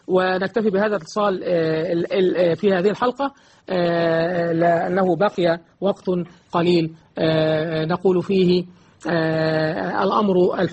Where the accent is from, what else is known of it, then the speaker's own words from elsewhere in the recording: Egypt; اللهم اجعل بلدنا مصر